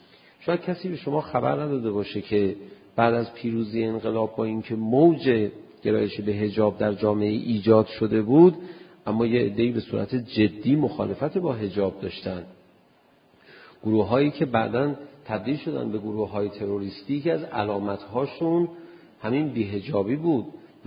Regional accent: Tehran, Tehran Province, Iran; born or raised there

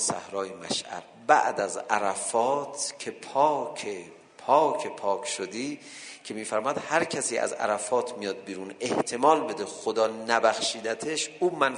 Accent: Iran; بعد اون میدونست ما ایرانی هستیم، فارسی هم بلد نبود

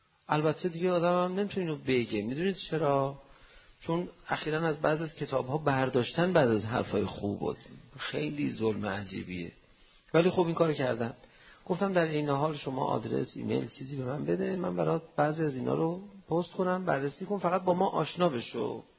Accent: Iran; پرسید شما اهل کجا هستی؟ گفتم ایران. و چه مذهبی داری؟ شیعه.

